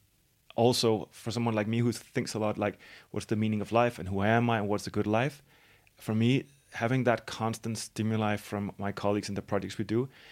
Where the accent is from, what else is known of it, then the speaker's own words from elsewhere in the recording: Denmark; I'm from Denmark